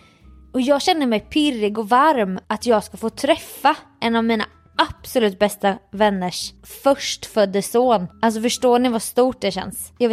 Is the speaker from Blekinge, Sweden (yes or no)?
no; Jönköping County, Sweden; sedan jag var en liten flicka som pinnade runt på mina ben i Jönköping City. Nej, jag var inte från City, men jag var från 5 kilometer söder om Jönköping.